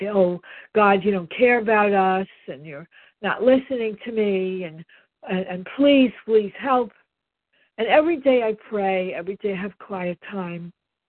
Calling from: New York, United States; from New York.

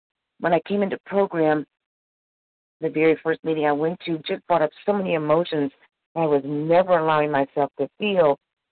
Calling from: Missouri, United States; I'm calling from Missouri.

